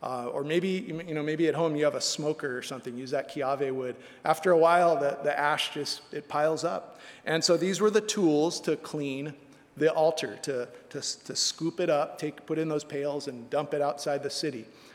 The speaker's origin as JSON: {"language": "English", "region": "Hawaii", "country": "United States", "tie": "born or raised there", "said": "growing up on the North Shore, I spent a lot of time actually on ranches out there. My parents' old friends lived on ranches in Mokulia area and stuff."}